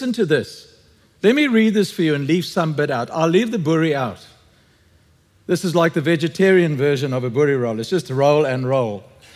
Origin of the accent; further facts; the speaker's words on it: Free State, South Africa; I come from the Free State, right? So if we want vegetables, we just have chicken.